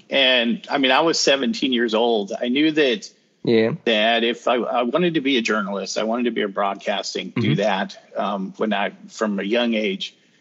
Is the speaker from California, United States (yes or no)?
no; Greeley, Colorado, United States; Growing up in Greeley, where the Broncos had their summer training camp every season.